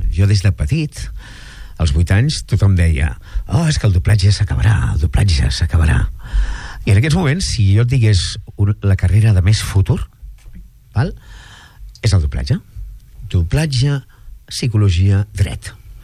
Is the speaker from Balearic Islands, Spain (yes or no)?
no; Mataró, Catalonia, Spain